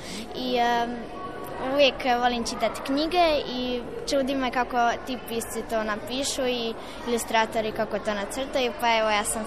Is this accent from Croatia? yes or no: yes; Rijeka, Primorje-Gorski Kotar County, Croatia; dolazim iz Rijeke